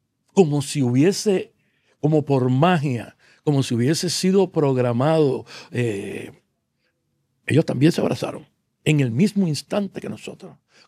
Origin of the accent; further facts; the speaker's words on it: Bayamón, Puerto Rico; Después me crié en Bayamón Gardens.